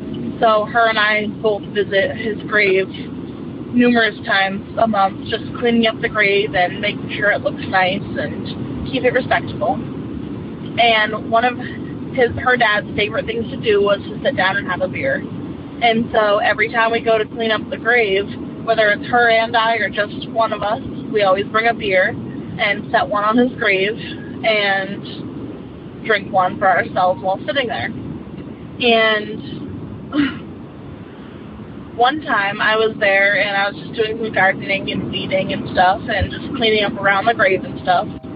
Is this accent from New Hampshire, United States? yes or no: yes; New Hampshire, United States; Hey, Tony and Jenny. … I'm from New Hampshire.